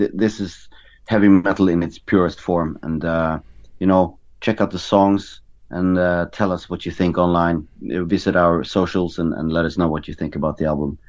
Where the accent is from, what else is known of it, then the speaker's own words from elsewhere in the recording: Norway; English is a second language; we added some black metal references towards the end of the song to really emphasize that we are from Norway, and we also have that tradition of black metal and the Norwegian language and tradition with us.